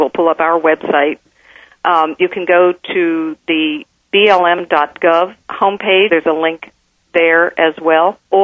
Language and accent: English; New Jersey, United States; someone showed up from, let's say, my hometown in New Jersey